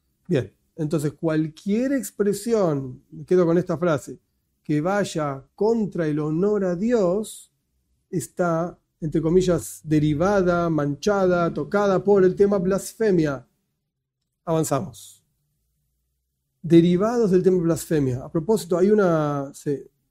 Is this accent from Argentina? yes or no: yes; Argentina; A pesar de que soy argentino